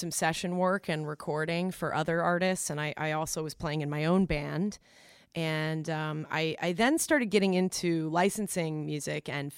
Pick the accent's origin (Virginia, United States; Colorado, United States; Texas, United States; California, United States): Colorado, United States; So I grew up actually in Colorado, and I was playing a lot when I was a teen in the Denver scene back in the late 90s.